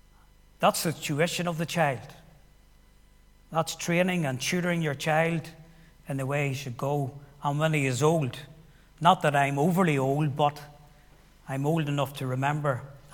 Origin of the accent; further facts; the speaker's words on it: Armagh, Northern Ireland, United Kingdom; I'm from Armagh City. I am a member of Armagh Free Presbyterian Church. In fact, I have attended there all my life.